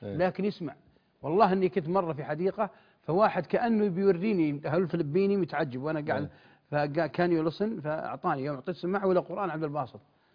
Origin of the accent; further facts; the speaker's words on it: Buraydah, Al-Qassim, Saudi Arabia; وبالمقابل تجي مدرسة من عنيزة عندنا في بريدة